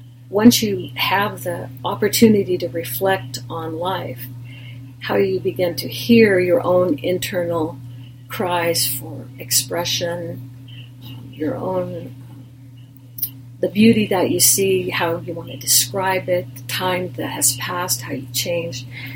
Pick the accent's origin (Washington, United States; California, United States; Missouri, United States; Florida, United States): California, United States; Lodi; I was raised in Lodi, but I always came to the foothills.